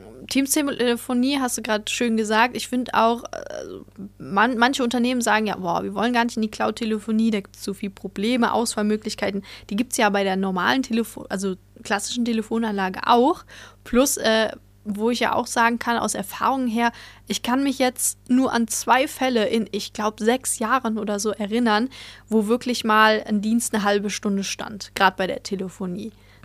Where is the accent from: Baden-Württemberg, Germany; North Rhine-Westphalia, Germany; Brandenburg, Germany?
North Rhine-Westphalia, Germany; Düsseldorf; born there; Also gebürtig komme ich ja aus Düsseldorf, da die Ecke.